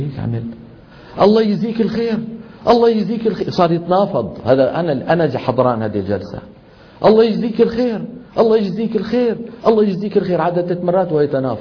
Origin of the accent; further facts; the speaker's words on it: Damascus, Damascus Governorate, Syria; لما ينزل إلى دمشق اللي هي مدينتي أنا